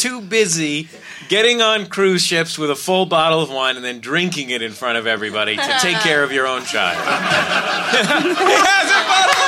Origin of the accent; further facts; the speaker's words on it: United States; I have a really pressing question. I'm American.